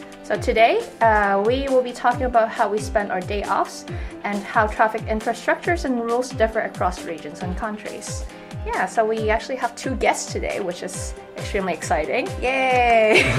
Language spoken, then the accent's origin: English; Canada; I'm from Canada and we do have trains in Canada, but trains in Canada are nothing like Shinkansen.